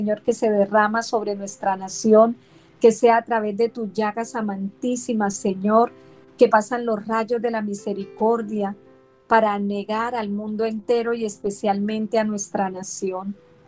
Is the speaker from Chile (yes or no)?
no; Colombia; las heridas que a diario le ocasionamos como colombianos